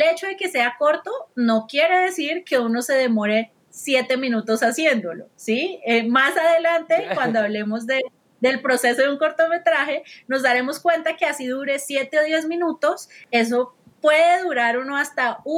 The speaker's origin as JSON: {"language": "Spanish", "town": "Pamplona", "region": "Norte de Santander", "country": "Colombia", "tie": "born or raised there", "said": "yo pasé mi infancia en Pamplona y la pasé súper divertida con mi familia, con mis papás, con mis tíos."}